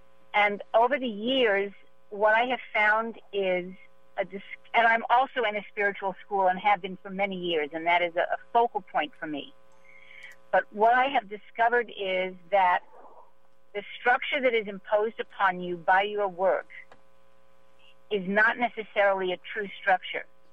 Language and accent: English; Bronx, New York, United States; Well, we're all from the Bronx.